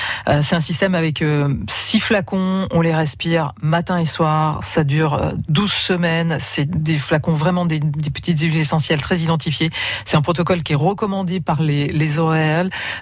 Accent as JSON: {"language": "French", "country": "France", "said": "Dieu sait si c'est important chez nous en France."}